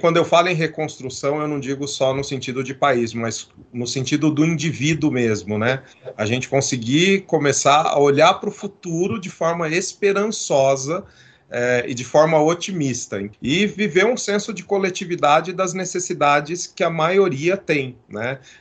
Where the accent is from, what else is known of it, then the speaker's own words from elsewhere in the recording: Brazil; Então, eu, como brasileiro, fico triste de ter acesso a dados e olhar a percepção das pessoas de confiança